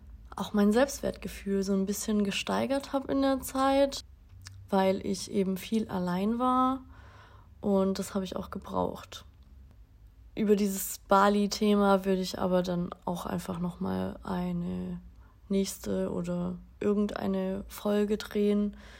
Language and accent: German; Baden-Württemberg, Germany; Ich komme aus dem Schwarzwald, nicht aus dem tiefsten, aber da habe ich studiert.